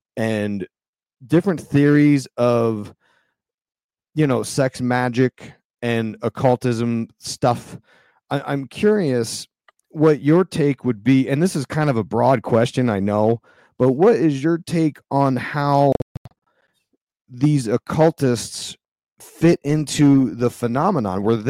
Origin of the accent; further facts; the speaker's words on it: Lancaster, Pennsylvania, United States; I'm from Lancaster, PA, so we call it Lancaster